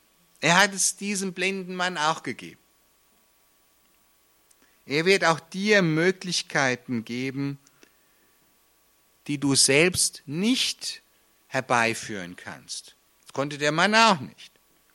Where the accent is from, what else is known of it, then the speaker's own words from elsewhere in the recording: Traunreut, Bavaria, Germany; Übrigens, ich komme aus Traunreuth.